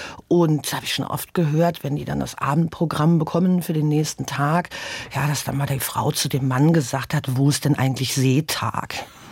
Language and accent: German; Baltic coast, Germany; Ich bin an der Ostsee aufgewachsen, mich haben Schiffe schon immer fasziniert.